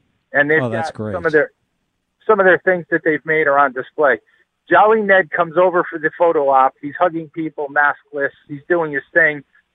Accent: Middlefield, Connecticut, United States; so I've got the inside skinny because Middlefield is my hometown, and basically the fair is run by volunteers from Middlefield and Durham, many of whom are my friends

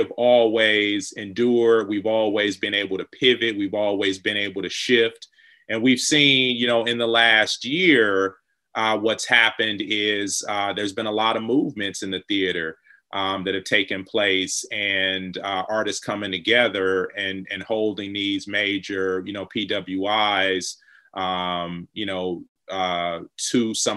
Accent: Detroit, Michigan, United States; that was based on experiences that I had growing up in Detroit, and friends and my community that I've been around, being from a chocolate city like Detroit

